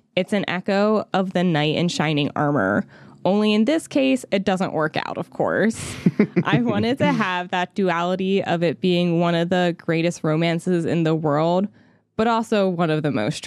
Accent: Australia; Well, being Australian, we weren't really in the fashion world yet.

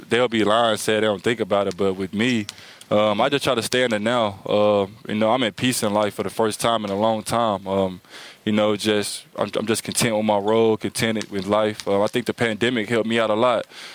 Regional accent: Little Rock, Arkansas, United States; I'm from Little Rock, Arkansas. People don't really make it from where I'm from.

